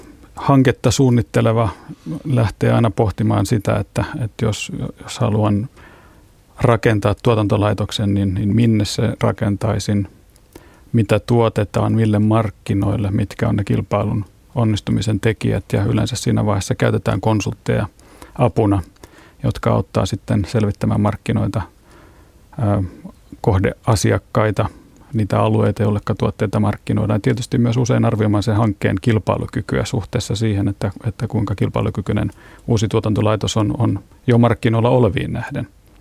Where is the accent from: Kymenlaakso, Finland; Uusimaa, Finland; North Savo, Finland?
Kymenlaakso, Finland; Kuusankoski; Olen kotoisin Kuusankoskelta, joka nyt on yksi Suomen merkittävimpiä metsäteollisuuspaikkakuntia, ja juuret molempien vanhempien puolelta lähtee teollisuuspaikkakunnalta. Äiti on Valkeakoskelta kotoisin